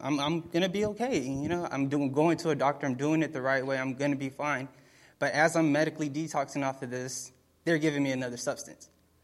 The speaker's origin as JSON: {"language": "English", "town": "Dallas", "region": "Texas", "country": "United States", "said": "I'm from Dallas, Texas. I'm 22 years old."}